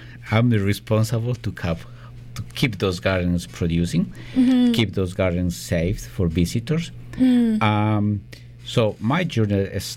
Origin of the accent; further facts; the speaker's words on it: Ecuador; moved away as an adult; also born or lived in Belgium; now in Canada; So I'm originally from Ecuador.